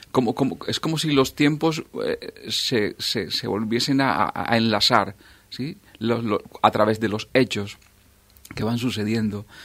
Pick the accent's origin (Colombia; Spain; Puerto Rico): Colombia; No soy solamente colombiano, soy de todos los lugares donde vaya.